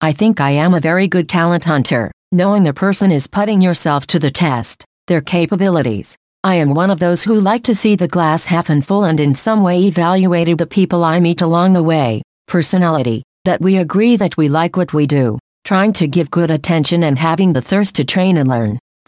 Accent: Mexico; I remember that my accent caught their attention a lot. They couldn't figure out if I was Mexican or what I was. They say it's very neutral.

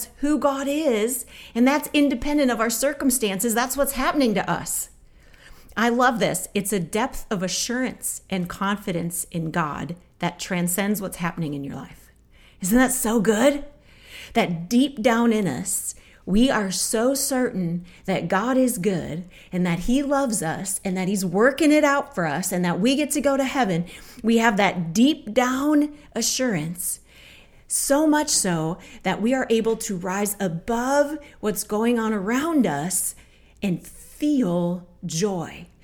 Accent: Minnesota, United States; Now, I'm from Minnesota. And if you're from Minnesota, you know that we have two seasons in Minnesota

